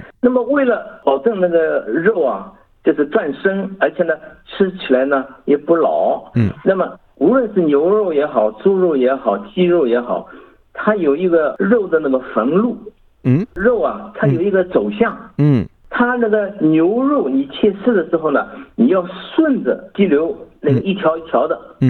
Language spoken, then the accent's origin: Chinese; China